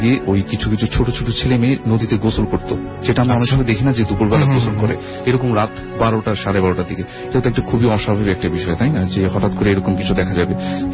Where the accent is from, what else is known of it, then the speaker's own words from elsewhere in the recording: Dhaka, Dhaka Division, Bangladesh; পুরান ঢাকা থেকে এসেছি